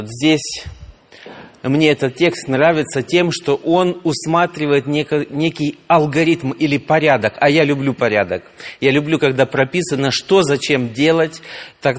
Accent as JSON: {"language": "Russian", "town": "Zheleznogorsk", "region": "Kursk Oblast", "country": "Russia", "said": "Я приехал из Железногорска. Это Курская область нашей большой страны, небольшой городок, где есть дружная, сильная церковь, около 300 членов."}